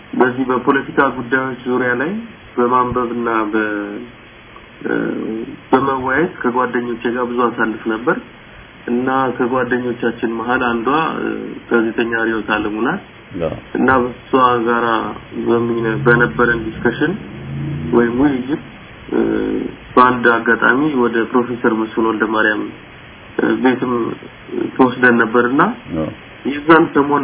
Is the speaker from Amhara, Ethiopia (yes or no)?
no; Addis Ababa, Ethiopia; የተወለድኩት በአዲስ አበባ ከተማ ነው፣ መርካቶ።